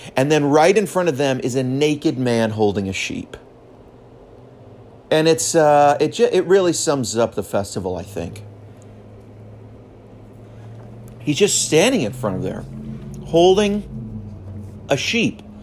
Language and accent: English; San Francisco, California, United States; I grew up in San Francisco, and the Mission District is where my church was.